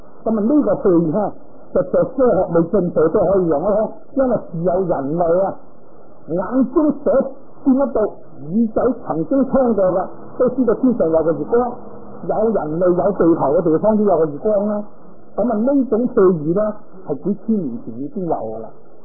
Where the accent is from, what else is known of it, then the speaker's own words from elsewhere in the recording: Hong Kong; 咁我哋香港出世，香港大噶啦。